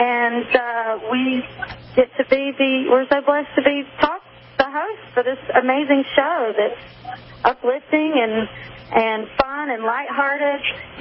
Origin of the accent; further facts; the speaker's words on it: North Carolina, United States; now in Nashville, United States; I moved to Nashville right after Idol. You know, I'm originally from Carolina